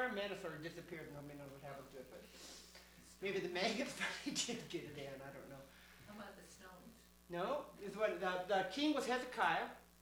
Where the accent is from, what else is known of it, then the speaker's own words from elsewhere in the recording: Seattle, Washington, United States; I mean, I'm from Seattle, so it's really easy to, easy is the wrong word.